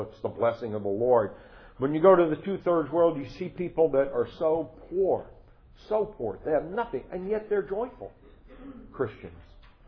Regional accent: Bronx, New York, United States; I know, I'm from the Bronx. I don't think I saw sheep until I went to Michigan, all right?

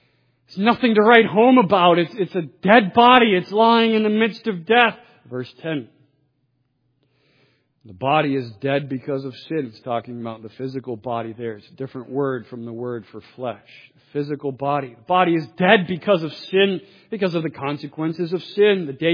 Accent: Loveland, Colorado, United States; I remember one time when I was a child, growing up in Loveland.

